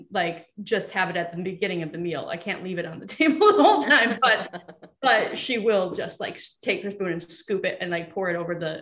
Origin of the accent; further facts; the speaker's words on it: Wisconsin, United States; I grew up in Wisconsin.